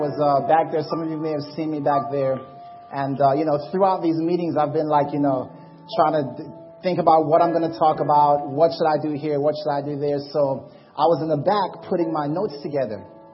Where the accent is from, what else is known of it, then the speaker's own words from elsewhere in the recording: Jamaica; accent: Jamaican; I came from the States, my Jamaican accent was so heavy that I would not speak in front of people.